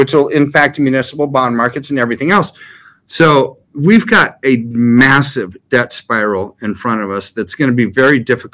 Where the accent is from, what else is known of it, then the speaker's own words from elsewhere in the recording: United States; I'm an American. I want the dollar to be strong.